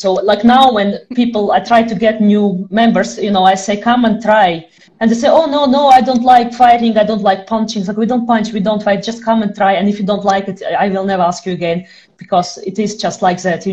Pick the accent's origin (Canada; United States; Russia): Russia; English is a second language; moved away; also born or lived in Netherlands / Ireland; I am originally from Russia, but the last 15 years or so, I've been around elsewhere in Europe, so mostly in the Netherlands and in Ireland, so kind of in between two countries.